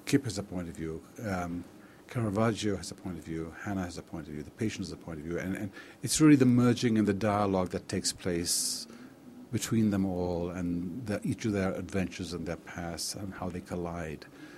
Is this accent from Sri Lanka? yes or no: yes; Colombo, Western Province, Sri Lanka; moved away; A kid growing up in Colombo